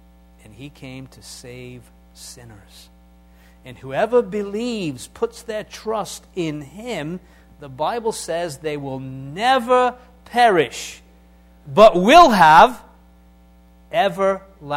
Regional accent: England, United Kingdom; I'm English, aren't I?

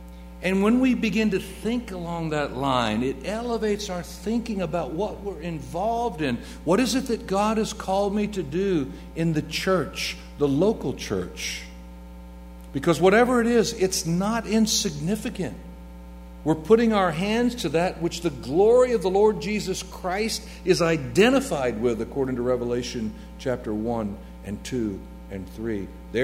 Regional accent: Florida, United States; also born or lived in Savannah; I was raised in the South. I'm from North Florida, which by many folks is considered South Georgia. But anyway, as I mentioned, I lived in Savannah for a while.

